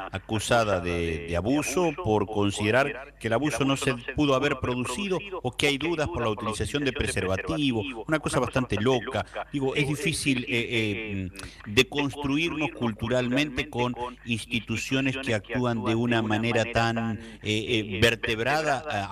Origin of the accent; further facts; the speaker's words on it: Concepción del Uruguay, Entre Ríos, Argentina; soy de Concepción del Uruguay, en Entre Ríos, de LT11, Nacional Concepción del Uruguay